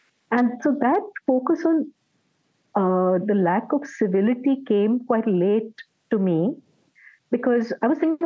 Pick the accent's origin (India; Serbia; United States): India; Delhi; I've been born and brought up in Delhi. So my, writing about the book is as much a process of trying to understand my love for the city